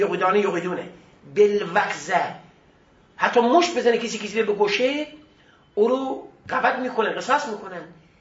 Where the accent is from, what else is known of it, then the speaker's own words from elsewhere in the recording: Mazandaran, Iran; من از مازندران آمدم و شاگردم و درس میخوام